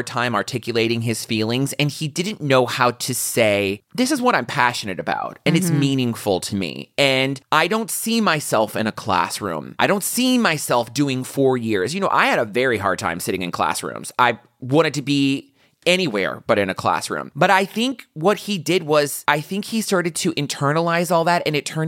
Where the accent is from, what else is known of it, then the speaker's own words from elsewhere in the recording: the South, United States; Listen, I grew up in the South, right?